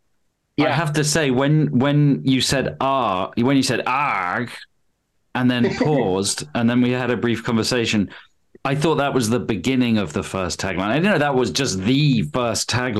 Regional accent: United Kingdom; And I think it's because I'm British.

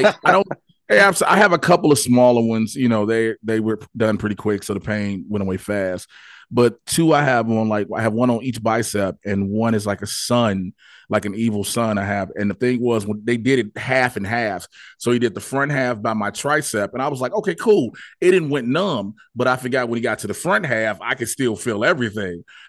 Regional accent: Chicago, Illinois, United States; But I grew up outside of Chicago

